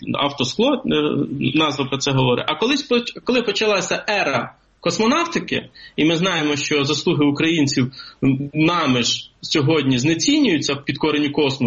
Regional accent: Vinnytsia, Vinnytsia Oblast, Ukraine; also born or lived in Eastern Ukraine; дуже важливі процеси, які були в моїй рідній Вінниці і на сході України

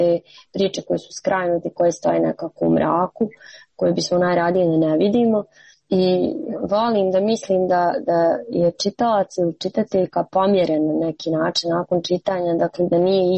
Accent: Zagreb, City of Zagreb, Croatia; born there; da sam rođena u Zagrebu

